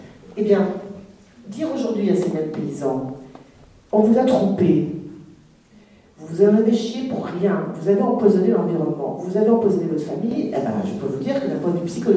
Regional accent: Nouvelle-Aquitaine, France; quand j'étais gamine dans les Deux-Sèvres, mes parents qui étaient des militants de l'Action catholique

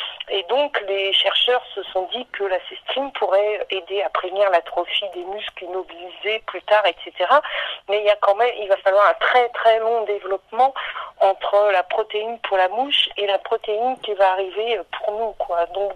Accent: Brittany, France; comme je suis bretonne, je salue

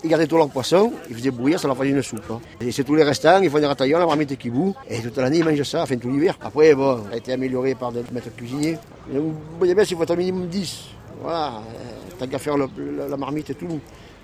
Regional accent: Marseille, Provence-Alpes-Côte d'Azur, France; Je suis marseillais, c'est pas la bouillabaisse. Bon, je suis atterri ici parce que je me suis marié ici.

